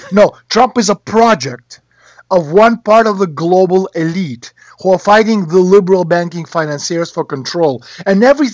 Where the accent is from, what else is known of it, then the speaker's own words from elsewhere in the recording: Russia; Is this guy good for my country, which is Russia?